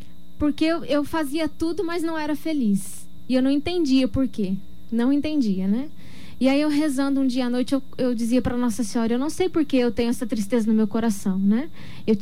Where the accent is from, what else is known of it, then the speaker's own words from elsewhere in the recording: Varginha, Minas Gerais, Brazil; Então, eu sou de Minas Gerais, de Varginha, né?